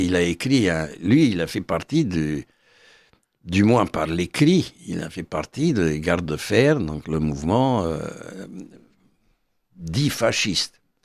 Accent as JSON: {"language": "French", "country": "Romania", "also_born_or_lived": "Greece", "moved": "yes", "lives_now": "Paris, France", "said": "Moi, je suis parti de Roumanie en 1977. J'ai vécu 5 ans en Grèce. Et je suis arrivé à Paris en 1982."}